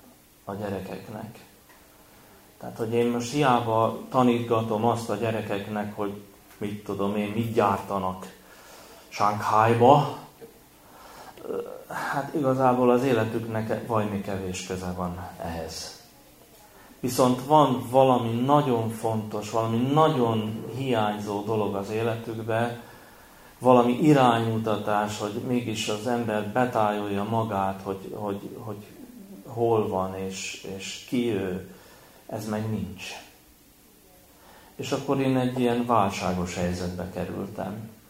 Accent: Vönöck, Vas, Hungary; also born or lived in Celldömölk; Én egy Vas megyei kis faluban, Vönöckön születtem, még 1959-ben, és ott is hát nem ott születtem, Celdömölkön, ott van a kórház, de ott nevelkedtem Vönöckön.

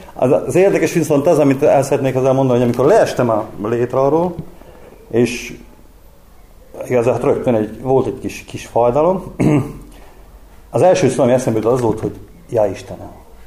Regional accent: Gemer, Banská Bystrica Region, Slovakia; Sajógyömörről, Felvidékről jöttem. 45 éves vagyok.

